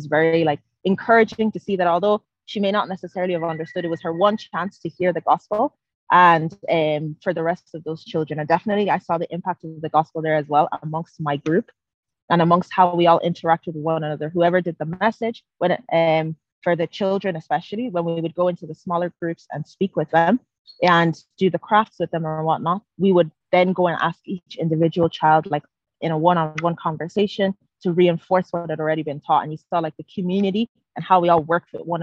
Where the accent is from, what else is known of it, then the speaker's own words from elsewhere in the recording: Galway, Connacht, Ireland; I'm from Galway and I'm a student currently studying law and Spanish in the University of Galway. And I'm part of the United Church of Galway.